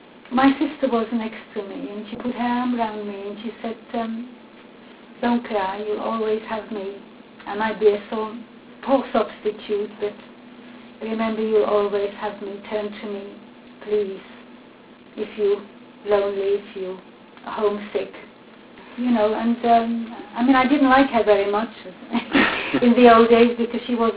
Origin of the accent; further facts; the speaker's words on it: Central Bohemian Region, Czechia; English is a second language; You know, if I go to my hometown, which is outside Prague, they still use exactly the same trains as when I was, you know, 10 years old.